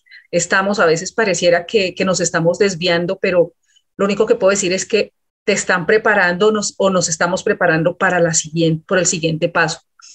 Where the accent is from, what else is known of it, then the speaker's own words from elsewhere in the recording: Arauca, Colombia; de donde yo soy de Arauca, pues solo llegó una universidad y dos carreras y no había más